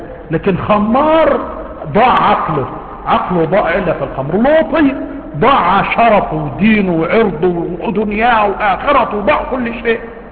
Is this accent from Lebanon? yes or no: no; Mansoura, Dakahlia, Egypt; مثلا عندنا في المنصورة